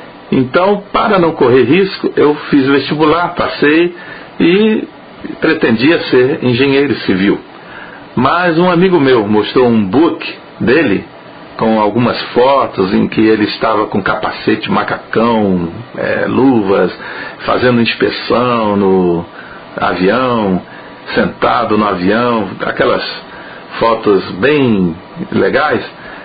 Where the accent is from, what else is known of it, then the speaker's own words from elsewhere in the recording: Recife, Pernambuco, Brazil; born there; tenho 59 anos. Nasci no Recife